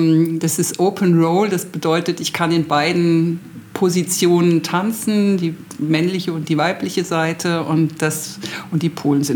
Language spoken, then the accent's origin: German; Bonn, North Rhine-Westphalia, Germany; born there; also born or lived in Hesse / Northern Germany; now in Regensburg, Germany; Und ich bin geboren in Bonn, dann habe ich in Hessen gewohnt, dann habe ich in Norddeutschland gewohnt